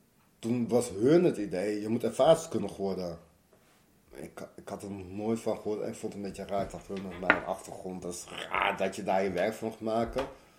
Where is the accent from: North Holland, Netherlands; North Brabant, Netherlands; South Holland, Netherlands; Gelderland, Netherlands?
South Holland, Netherlands; Rotterdam; Ik kwam uit Rotterdam daarvoor en ja, toen ben ik besloten om niet meer naar Rotterdam te gaan.